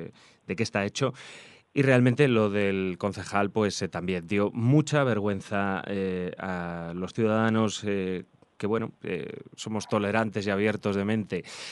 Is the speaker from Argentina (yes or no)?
no; Spain; Como ciudadano español